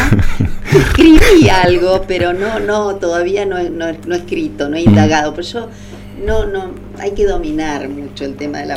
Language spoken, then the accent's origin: Spanish; Buenos Aires, Argentina; now in Paso de los Libres, Argentina; yo hace mucho que vivo acá, hace 34 años creo que vivo acá, soy más libreña que porteña